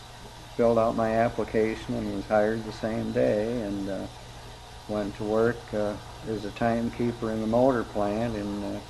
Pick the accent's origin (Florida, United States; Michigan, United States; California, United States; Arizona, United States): Michigan, United States; Lansing; Well, I was born in Lansing, the Sparrow Hospital, December 16th, 1927. And I started school at the Foster Avenue School out on Foster Avenue in 1932.